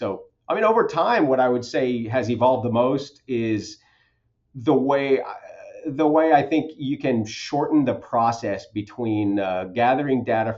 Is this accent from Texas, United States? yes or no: yes; Texas, United States; I live in San Antonio. I'm from Texas also, from, you know, originally.